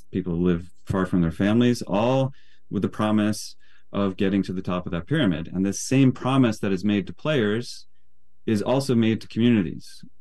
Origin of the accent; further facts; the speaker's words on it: Texas, United States; I grew up in Texas, and so I had every summer there'd be reports of some poor kid in West Texas